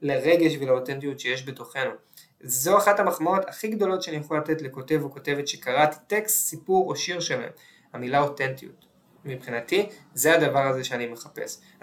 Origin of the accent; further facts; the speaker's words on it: Tel Aviv, Tel Aviv District, Israel; אני גדלתי בתל אביב לפני 25 שנה